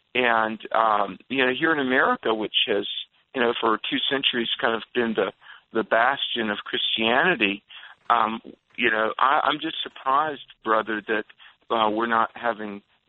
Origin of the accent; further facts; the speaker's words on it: the South, United States; as a child of the South, I grew up in the South